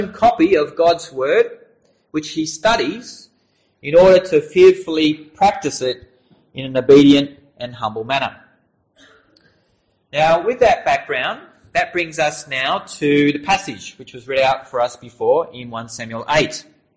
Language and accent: English; Australia; growing up in Australia, which is a democratic nation